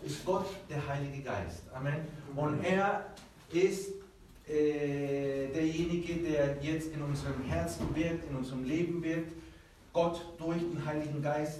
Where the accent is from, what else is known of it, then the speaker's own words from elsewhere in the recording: Peru; now in Germany; Aber ich wurde in Peru geboren, aufgezogen worden. Mein Vater ist Deutscher.